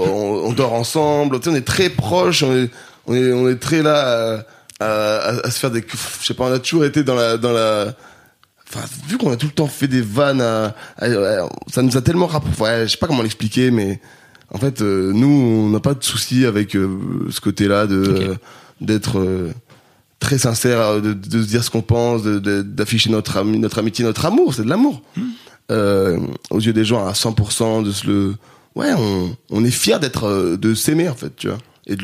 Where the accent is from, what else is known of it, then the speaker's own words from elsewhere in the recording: Grenoble, Auvergne-Rhône-Alpes, France; j'ai grandi à Grenoble